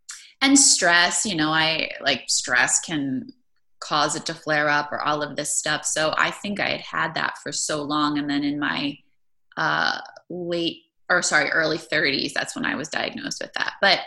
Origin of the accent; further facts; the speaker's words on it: Maryland, United States; I was diagnosed with it when I was like 13, because I grew up in Maryland and like, it's just common.